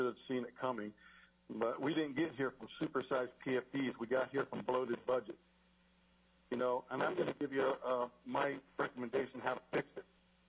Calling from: Wasilla, Alaska, United States; Hey, I'm calling from Wasilla.

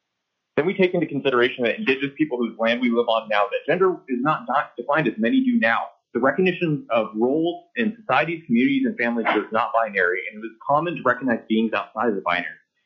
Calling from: Anchorage, Alaska, United States; I am calling in from Anchorage.

